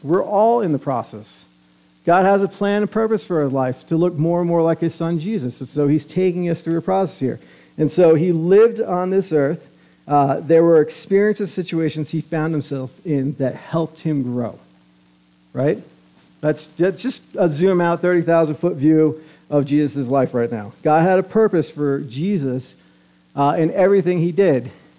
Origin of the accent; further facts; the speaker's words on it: Northeast, United States; I'm from the Northeast. A lot of people will say Northeast people are very guarded.